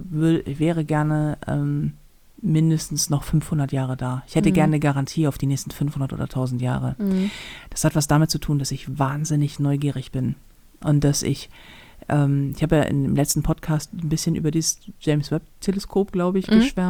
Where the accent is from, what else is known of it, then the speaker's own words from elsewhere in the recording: Hamburg, Germany; als Hamburger